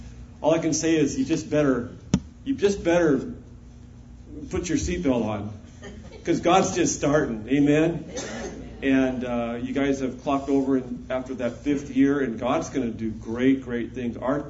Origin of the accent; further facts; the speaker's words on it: Anaheim, California, United States; And we're from Southern California in Anaheim. We're 3 miles from Disneyland, and we watch the fireworks go off at 9:30 every single night.